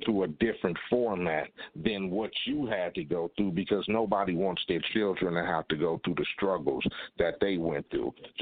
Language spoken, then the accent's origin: English; Compton, California, United States; I grew up in Compton. If I grew up anywhere else, probably would have been different.